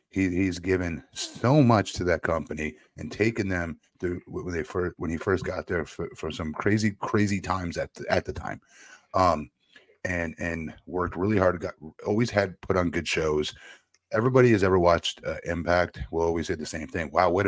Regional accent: Florida, United States; they were here in my home state of Florida.

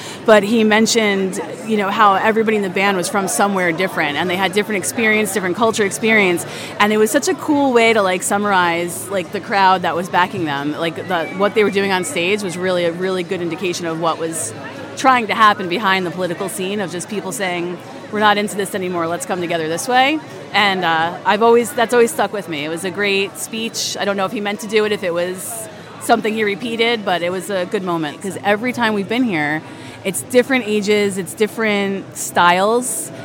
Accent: Goshen, New York, United States; I'm from Goshen, New York.

